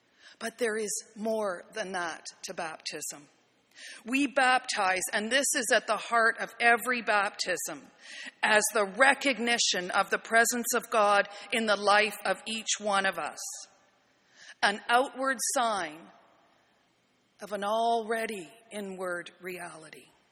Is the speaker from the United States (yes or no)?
no; Canada; I'm a Canadian of English, Irish, Scottish descent, of medium height, brown hair and eyes